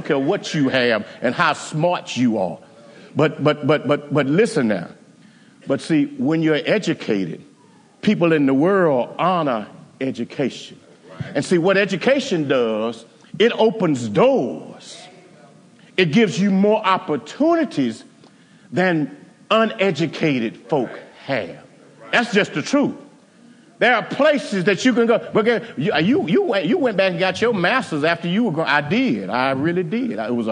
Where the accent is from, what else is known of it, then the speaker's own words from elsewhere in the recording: Houston, Texas, United States; You know, I think I grew up in Cashmere Garden. Is that the ghetto?